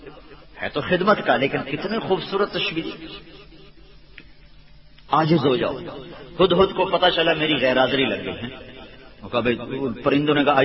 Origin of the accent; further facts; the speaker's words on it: Punjab, Pakistan; ویسے بھی ہم راوی کے کنارے پر ہم لوگ، ہمارا گاؤں ہے، تو ہم جب آتے تھے لاہور سے تو اپنا راشن لے کر نا کئی کئی دن کا جنگل میں چلے جاتے